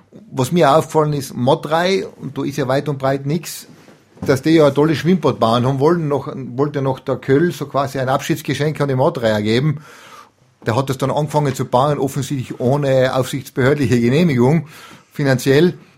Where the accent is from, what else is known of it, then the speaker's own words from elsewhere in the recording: Nikolsdorf, Tyrol, Austria; Ich bin aus Nikolsdorf